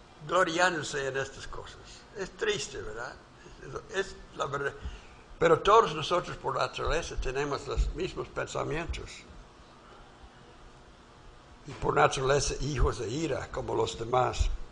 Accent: Alabama, United States; born there; era ríos como ya donde nací en Alabama, el río lodoso

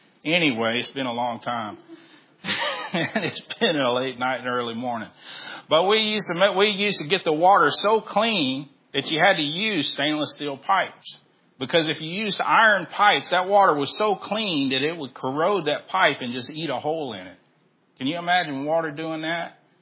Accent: Texas City, Texas, United States; But, you know, I grew up in Texas City. The water tastes nasty.

